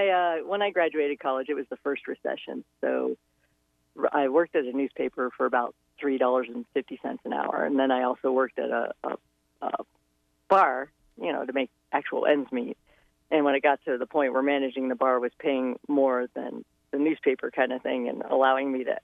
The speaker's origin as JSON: {"language": "English", "town": "Canton", "region": "Ohio", "country": "United States", "tie": "born or raised there", "said": "I grew up in Canton, Ohio, 10 miles from the Pro Football Hall of Fame."}